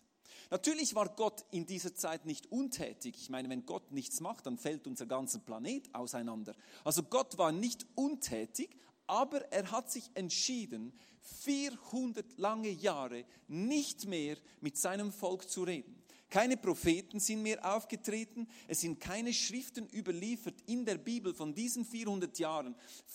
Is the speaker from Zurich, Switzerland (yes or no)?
yes; Zurich, Switzerland; Bei uns in der Schweiz kannst du das im Supermarktregal kaufen.